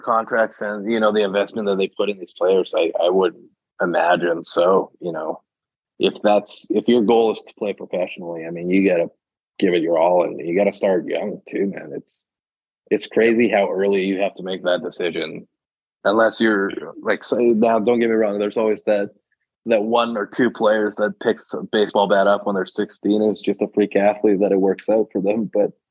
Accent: Calgary, Alberta, Canada; I was born and raised in Calgary

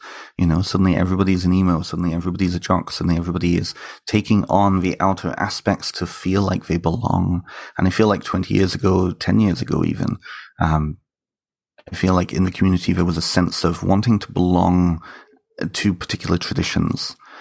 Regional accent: United Kingdom; such a big part of British culture and being British and having that really strong connection with Britain

